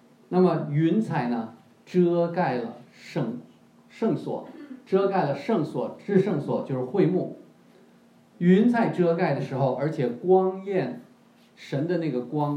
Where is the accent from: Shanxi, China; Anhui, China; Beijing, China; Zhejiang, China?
Beijing, China; 我是个北京人